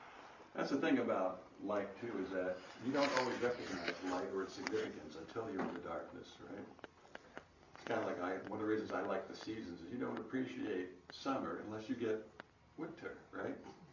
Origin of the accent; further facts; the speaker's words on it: New York City, New York, United States; Growing up around New York City, it's like if we park somewhere at night, where do we park? By the streetlight.